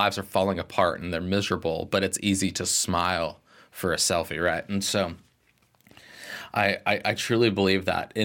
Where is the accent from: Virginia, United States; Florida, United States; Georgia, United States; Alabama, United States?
Florida, United States; And growing up in South Florida, I've seen hurricane devastation.